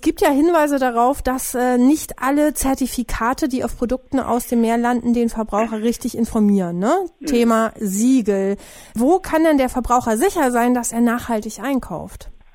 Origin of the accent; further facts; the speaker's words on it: Hamburg, Germany; Ich komme ja ursprünglich, ich bin gebürtige Hamburgerin, also ich bin so mit Fischessen groß geworden.